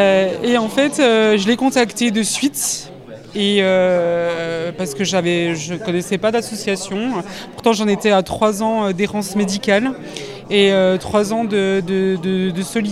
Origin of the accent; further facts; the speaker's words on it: Besançon, Bourgogne-Franche-Comté, France; Et je viens de Besançon.